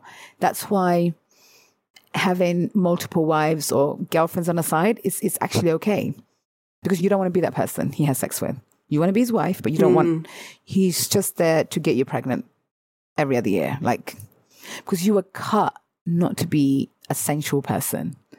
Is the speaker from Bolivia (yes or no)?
no; United Kingdom; Especially as British people, we don't talk about sex.